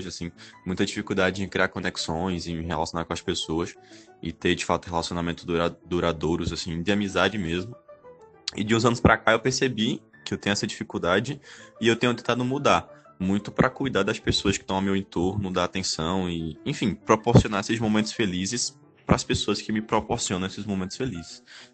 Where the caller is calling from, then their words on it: Petrolina, Pernambuco, Brazil; eu tenho 21 anos, sou daqui de Petrolina, Pernambuco.